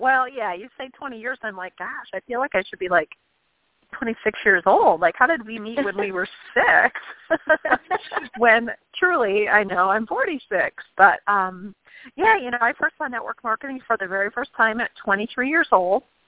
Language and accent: English; Michigan, United States; We're born and raised in Michigan and had stopped on a layover in California.